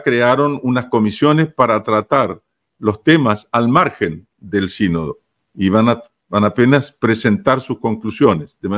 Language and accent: Spanish; Chile; born there; moved away; also born or lived in Brazil / Bolivia / Canada; Yo soy nacido en Chile e integré la TFP en Chile, pero después estuve viajando un poco por el mundo. Fui al Brasil, estuve unos años en Brasil, estuve en Bolivia, en Canadá, en África del Sur, en Francia, en España.